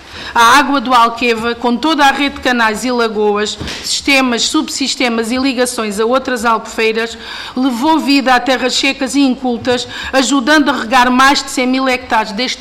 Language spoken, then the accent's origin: Portuguese; Alcácer do Sal, Setúbal, Portugal; que é também a minha região, sou de Alcácer do Sal.